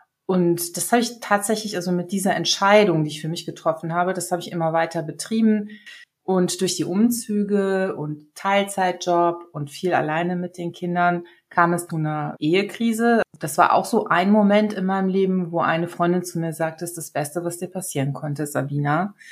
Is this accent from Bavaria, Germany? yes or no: no; Mönchengladbach, North Rhine-Westphalia, Germany; ich komme aus Mönchengladbach.